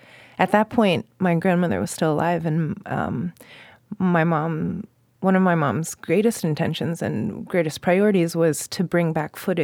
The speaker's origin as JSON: {"language": "English", "region": "Virginia", "country": "United States", "tie": "born or raised there", "said": "my brother and I, we grew up in Virginia with them"}